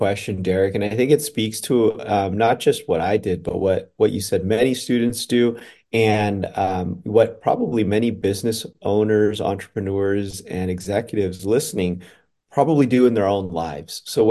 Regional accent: Las Vegas, Nevada, United States; I grew up in Las Vegas, Nevada, where there's not a lot of people who are born and raised there. But I was raised actually in my parents' budget motel.

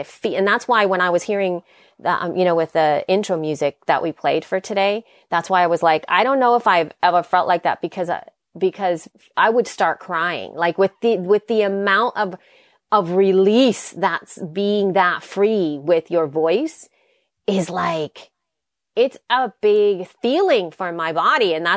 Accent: El Salvador; English is a second language; And then I'm from El Salvador. English is my second language.

